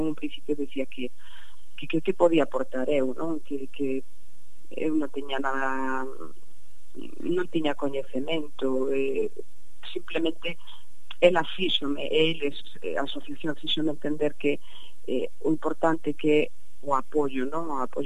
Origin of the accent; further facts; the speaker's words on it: Santiago de Compostela, Galicia, Spain; eu son de Santiago, ademais podería ter coñecido, non?